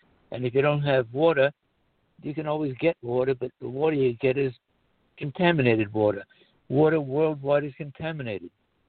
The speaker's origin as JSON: {"language": "English", "country": "United States", "tie": "born or raised there", "said": "Even when I was a kid growing up in America, there was very, very few traffic jams."}